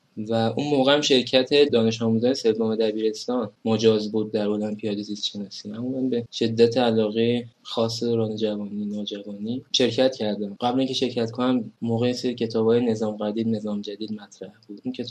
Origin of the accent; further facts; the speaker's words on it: Tehran, Tehran Province, Iran; سلام، من اهل تهرانم